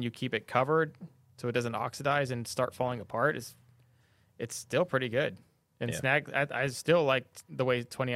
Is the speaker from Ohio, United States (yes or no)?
no; Arizona, United States; Well, I'm from Arizona, and I'm from the hot parts of Arizona, not like the hottest of the hot.